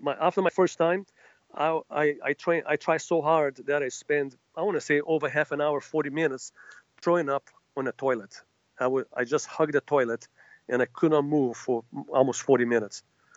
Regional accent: Rio de Janeiro, Brazil; I grew up in Rio de Janeiro, pretty tough place.

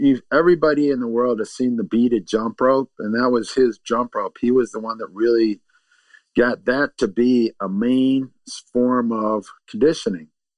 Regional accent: Madison, Wisconsin, United States; also born or lived in Los Angeles / New York / Chicago; Yeah, I'm from Madison, but I lived in L.A. for a long time. I lived in the South Bronx for a while, lived in Chicago for a while.

